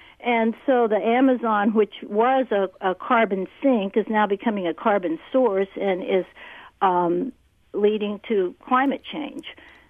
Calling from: University City, Missouri, United States; Yeah, I'm … from University City, and I'm enjoying the conversation.

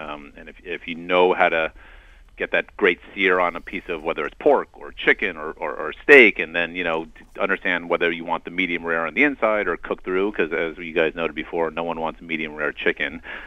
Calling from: Long Island, New York, United States; I'm calling from the North Fork of Long Island, where my grill is actually fired up right this minute.

